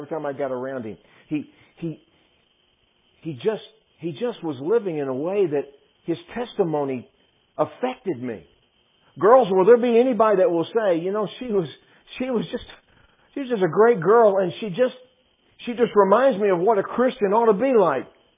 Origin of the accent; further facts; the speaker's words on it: Texas, United States; I'm from Texas, so dads wear boots.